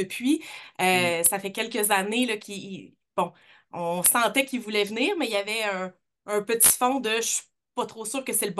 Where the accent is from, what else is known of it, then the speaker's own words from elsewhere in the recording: Sherbrooke, Quebec, Canada; Ben non, je suis de Sherbrooke, moi, à